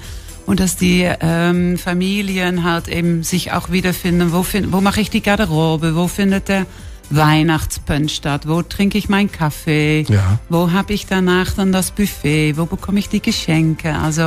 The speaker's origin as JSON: {"language": "German", "country": "Netherlands", "also_born_or_lived": "Hungary / Switzerland / London / Antwerp", "second_language": "German", "moved": "yes", "lives_now": "Germany", "said": "Ich bin aus dem Ausland eigentlich zurück. Man hört ja noch immer, ich bin Holländerin selbst."}